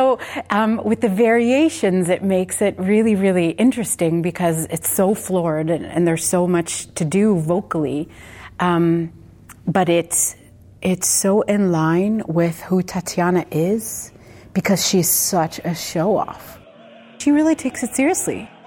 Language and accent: English; Canada; Being Canadian and Lebanese, I've sung those anthems